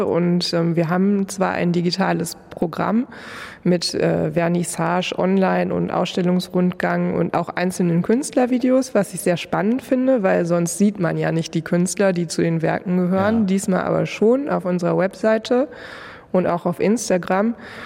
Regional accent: Northern Germany, Germany; wie wir sie als Norddeutsche noch nicht ganz so verinnerlicht haben

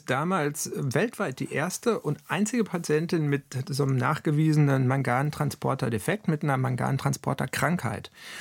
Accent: North Rhine-Westphalia, Germany; würde man bei uns im Ruhrgebiet sagen

